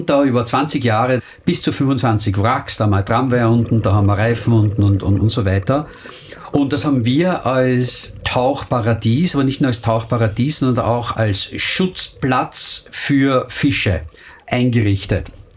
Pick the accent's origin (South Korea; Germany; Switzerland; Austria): Austria; now in Brisbane, Australia; bin Österreicher und bin hier in Brisbane zu Hause.